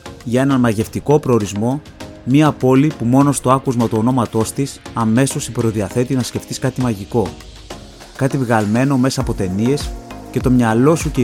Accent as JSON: {"language": "Greek", "town": "Thessaloniki", "region": "Central Macedonia", "country": "Greece", "said": "Πρώτα απ' όλα, γιατί είναι στην πόλη μου τη Θεσσαλονίκη"}